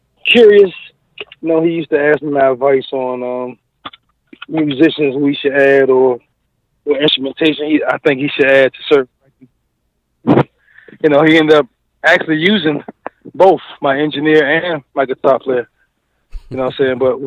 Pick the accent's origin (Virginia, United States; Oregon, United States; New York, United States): Virginia, United States; Norfolk; Born and raised in Norfolk, Virginia.